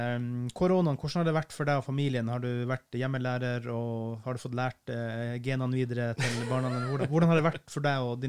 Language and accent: Norwegian; Finland; now in Norway; Kommer vi så til Finland, mitt hjemland, nummer 2?